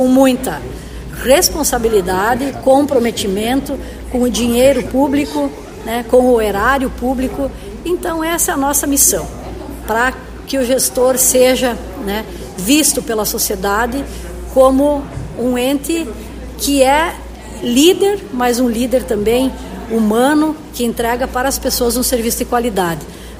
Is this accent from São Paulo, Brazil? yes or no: no; Palmitos, Santa Catarina, Brazil; Eu e o Itamar, nós somos nascidos em Palmitos, fizemos a nossa vida aqui, constituímos família